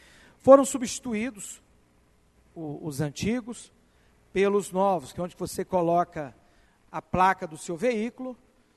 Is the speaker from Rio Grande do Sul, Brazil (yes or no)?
no; Itabirito, Minas Gerais, Brazil; nós somos da cidade de Itabirito.